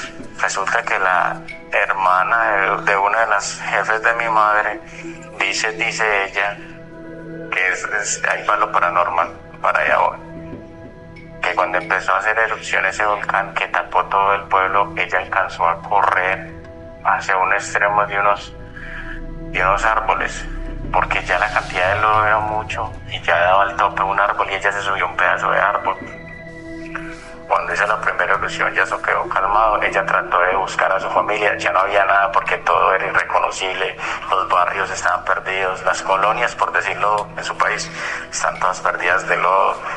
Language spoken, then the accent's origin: Spanish; Medellín, Antioquia, Colombia; pues mi madre, pues, nosotros somos de Medellín